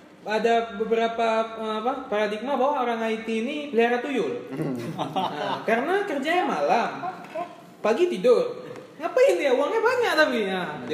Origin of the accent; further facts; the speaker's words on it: Banda Aceh, Aceh, Indonesia; Ya Banda Aceh aja kita orang Banda Aceh.